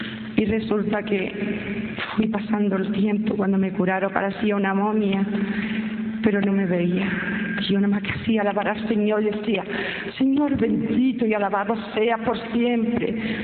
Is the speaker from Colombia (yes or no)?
no; Barcelona, Catalonia, Spain; yo soy de Barcelona